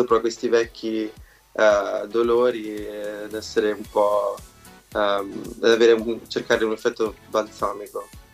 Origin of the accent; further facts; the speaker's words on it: Arezzo, Tuscany, Italy; moved away as an adult; also born or lived in England; now in Amsterdam, Netherlands; io ho 27 anni, vengo da Arezzo, ma ho vissuto da quando avevo 19 anni in Inghilterra e da un anno che vivo ad Amsterdam